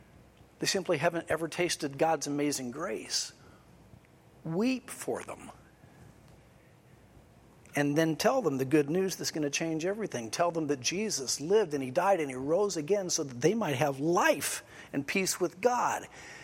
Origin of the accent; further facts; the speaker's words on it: Dallas, Texas, United States; born there; I was born to American parents in Dallas, Texas. I am thus an American.